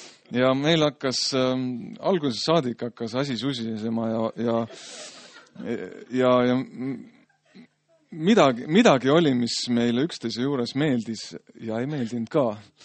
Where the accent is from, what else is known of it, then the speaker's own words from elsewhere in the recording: Jõgeva, Jõgeva County, Estonia; Nüüd ma olen pärit Jõgevalt Palamuse kandist